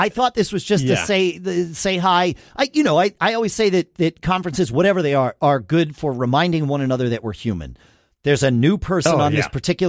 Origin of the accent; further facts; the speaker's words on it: United States; I grew up near New York.